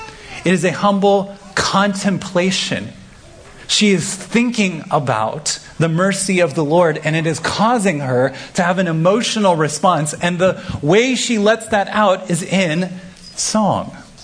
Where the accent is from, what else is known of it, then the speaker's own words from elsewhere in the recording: Kansas City, Missouri, United States; I grew up in Kansas City, where there's a lot more churches that come from kind of the charismatic wings of Christianity.